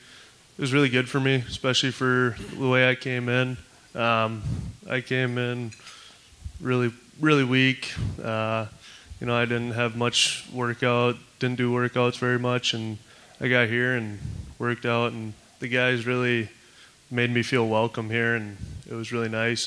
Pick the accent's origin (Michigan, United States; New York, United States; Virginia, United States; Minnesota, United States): Minnesota, United States; Saint Paul; I'm a forward from St. Paul, Minnesota